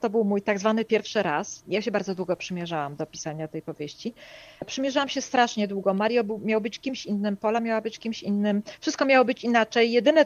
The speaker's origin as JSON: {"language": "Polish", "region": "Masovian Voivodeship", "country": "Poland", "tie": "born or raised there", "said": "będzie siedziała właśnie w moim rodzinnym miasteczku pod Warszawą"}